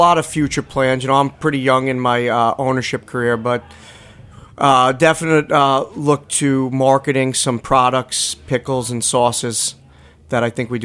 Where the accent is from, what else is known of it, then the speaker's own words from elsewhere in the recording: Richmond, Rhode Island, United States; You know, I grew up in Richmond Town, and then I later on moved over to Westerly, but you always make the trek to Lee's.